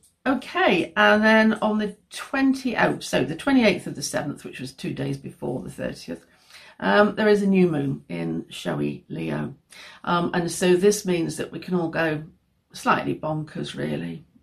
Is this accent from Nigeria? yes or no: no; England, United Kingdom; because I'm English, we always talk about the weather.